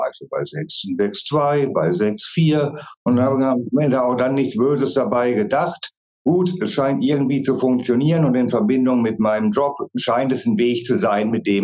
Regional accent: Gütersloh, North Rhine-Westphalia, Germany; Ich bin 37 Jahre alt. Ich komme aus Gütersloh in Ostwestfalen-Lippe

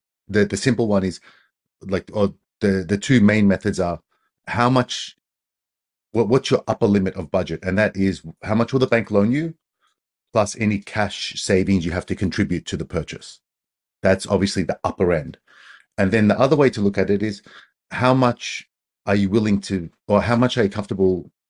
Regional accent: Australia; I'm Australian

